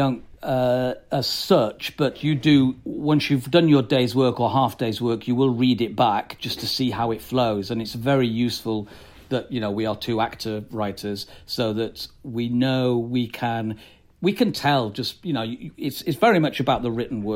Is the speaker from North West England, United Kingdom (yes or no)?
yes; Chorley, North West England, United Kingdom; also born or lived in Blackburn; Yeah, I was born in Blackburn. Born in Blackburn, grew up in Chorley.